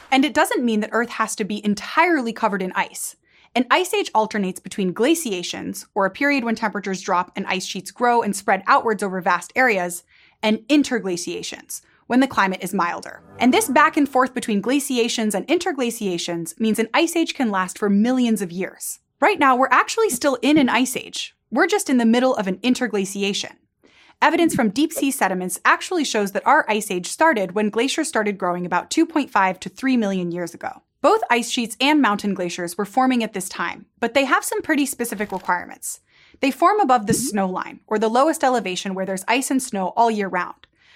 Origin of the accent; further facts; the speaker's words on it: Ithaca, New York, United States; I grew up in Ithaca, New York, in the U.S., where there's a huge variety of landscapes.